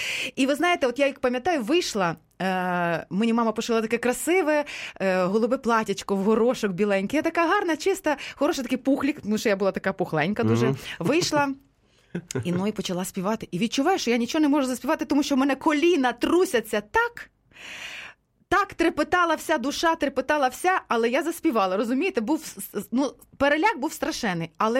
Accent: Ternopil, Ternopil Oblast, Ukraine; born there; Я ж народилася в Тернополі.

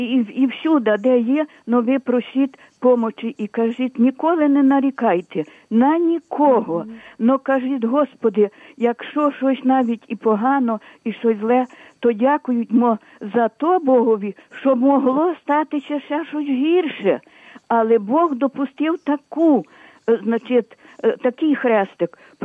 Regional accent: Ternopil Oblast, Ukraine; бо я з Тернопільщини, розумієте? Так, так. А то ми дуже всі такі віруючі люди. Галичина, то вона особливо.

